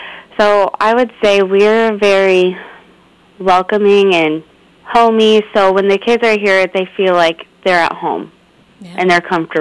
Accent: Panora, Iowa, United States; I graduated from Panora in 2012, and I grew up in Panora, and then I live just right outside of Guthrie.

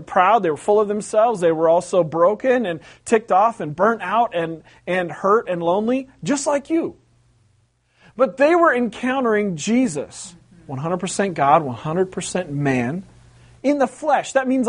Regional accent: West Coast, United States; I grew up on the West Coast. The West Coast is very utilitarian.

